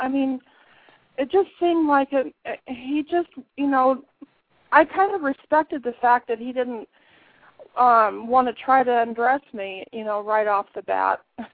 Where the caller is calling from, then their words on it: Washington, United States; I'm calling from Washington State.